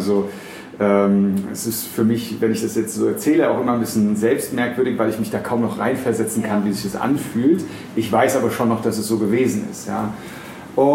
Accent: Frankfurt am Main, Hesse, Germany; born or raised there

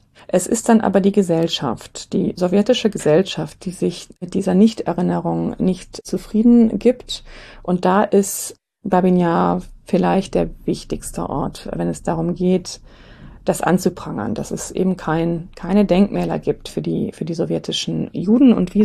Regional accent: Ukraine; Und gerade weil wir als Ukrainer, die immer wieder unter dem Druck der Russifizierung stehen

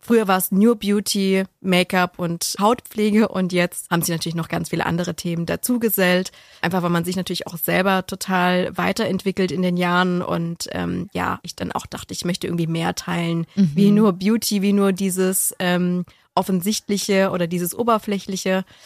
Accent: Ulm, Baden-Württemberg, Germany; now in Kornwestheim, Germany; Ja, ich komme aus Ulm, aber ich wohne in der Nähe von Stuttgart, so gefühlt.

